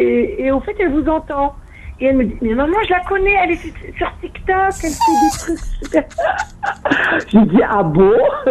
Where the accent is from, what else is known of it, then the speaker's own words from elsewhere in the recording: Algeria; moi je suis algérienne